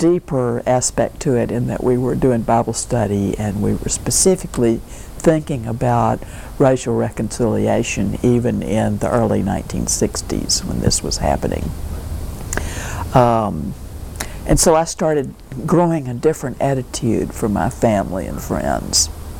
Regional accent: the South, United States; if you can imagine growing up in the South where the only black people that were ever referred to or that you ever personally knew were servants

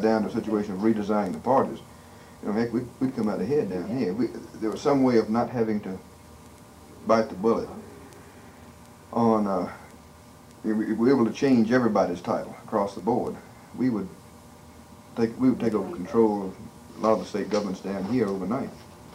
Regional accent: Columbus, Ohio, United States; I'm from Columbus. But we've got a black city council member down there.

